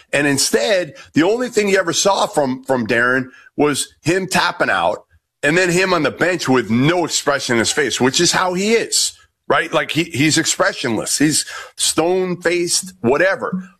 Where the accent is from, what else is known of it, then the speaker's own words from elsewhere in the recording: Boston, Massachusetts, United States; Okay, I grew up in Boston. I've known Danny forever.